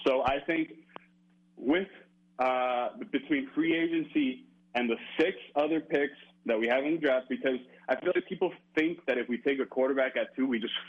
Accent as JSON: {"language": "English", "region": "New York", "country": "United States", "moved": "as an adult", "lives_now": "Madrid, Spain", "said": "I'm really in Madrid. I'm from New York, but I'm here teaching English for a year."}